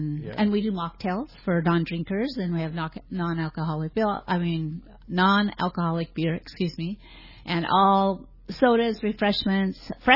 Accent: California, United States; also born or lived in British Columbia, California, United States; I'm a Californian too, BC and Californian, and I've never had ling cod here.

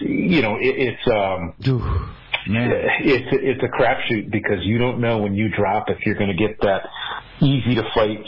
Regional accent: Northeast, United States; So originally I'm from the Northeast.

